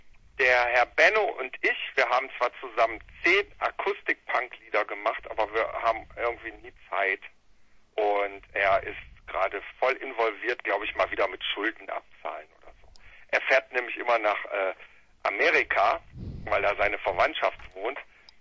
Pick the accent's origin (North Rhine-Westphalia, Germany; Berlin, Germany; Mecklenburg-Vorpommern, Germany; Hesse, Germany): Berlin, Germany; Wir kommen aus Berlin, ja, alle, genau.